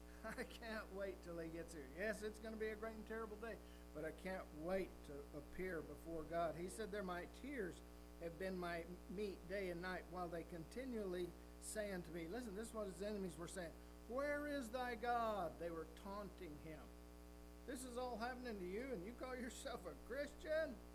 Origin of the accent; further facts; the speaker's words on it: New Mexico, United States; Now, I was raised in New Mexico. I can tell a coyote.